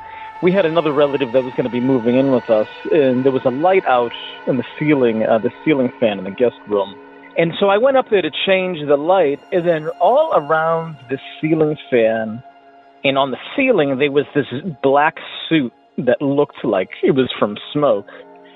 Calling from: Hartford, Connecticut, United States; I'm calling from Hartford, Connecticut.

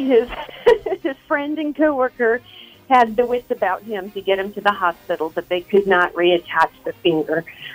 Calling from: Blue Springs, Missouri, United States; from Blue Springs.

